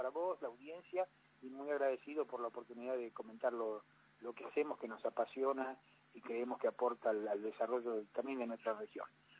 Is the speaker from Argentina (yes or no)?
yes; Patagonia, Argentina; yo soy patagónico, ingeniero agrónomo, trabajé muchos años en el INTA, viví 15 años en Bariloche